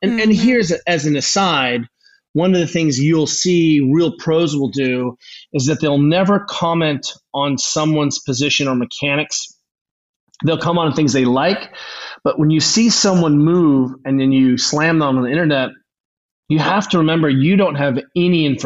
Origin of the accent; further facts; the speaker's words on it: Germany; Again, I grew up racing in Germany.